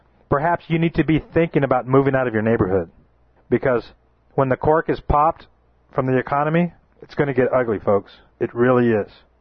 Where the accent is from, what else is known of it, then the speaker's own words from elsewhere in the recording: United States; Because I know Americans. I know what Americans are like. I'm an American myself.